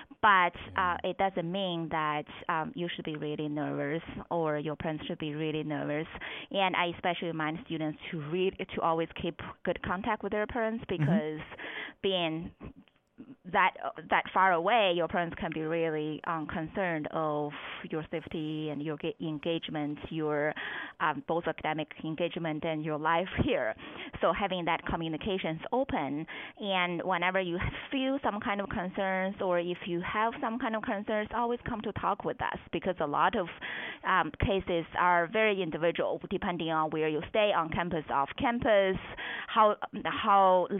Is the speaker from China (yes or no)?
yes; China; English is a second language; I would say, you know, I'm Chinese too, so I'm from China.